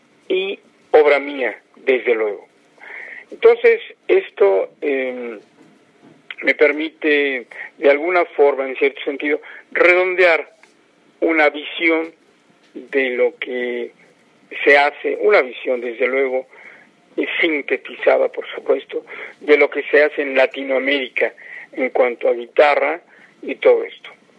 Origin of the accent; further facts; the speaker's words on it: Mexico; yo soy mexicano, soy latinoamericano